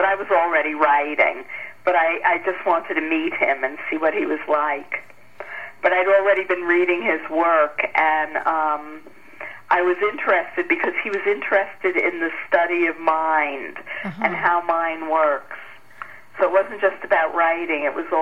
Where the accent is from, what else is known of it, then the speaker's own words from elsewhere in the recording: Long Island, New York, United States; moved away; I grew up on Long Island in New York.